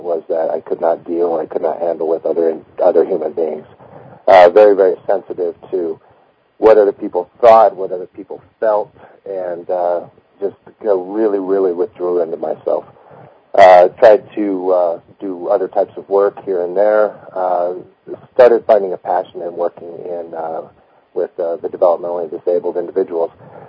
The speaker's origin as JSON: {"language": "English", "town": "Golden", "region": "Colorado", "country": "United States", "tie": "born or raised there", "said": "My background is that I grew up in Golden, Colorado. I like to say I grew up in on Coors Beer, and went through the public school system there."}